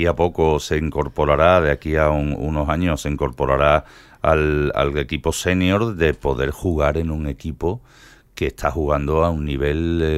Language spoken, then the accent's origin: Spanish; Jerez de la Frontera, Andalusia, Spain; porque yo que soy de Jerez, la audiencia sabe que yo soy de Jerez